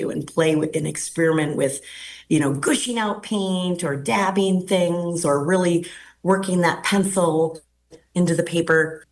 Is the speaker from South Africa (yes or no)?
no; Minnesota, United States; being raised up in the Lakes area. So I grew up in the Ideal Corners area, which is near Breezy Point, Pequot, Jenkins, and Cross Lake.